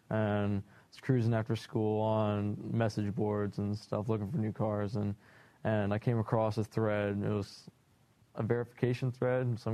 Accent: Kansas, United States; Yeah, I mean, dad was taking me out on country roads. I'm from Kansas, so.

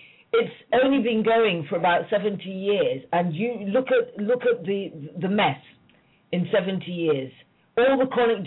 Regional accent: Ghana; You know, I'm Ghanaian, and I go out to Ghana

